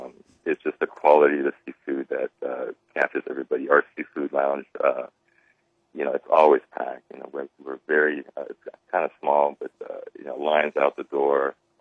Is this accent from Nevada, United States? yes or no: yes; Las Vegas, Nevada, United States; now in Olympia, United States; Even flying into Seattle, I'm originally from Las Vegas.